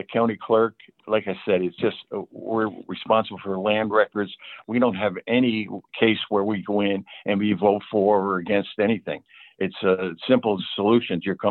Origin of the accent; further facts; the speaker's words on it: Troy, New York, United States; now in North Greenbush, United States; We reside in North Greenbush. I was born and raised in Troy.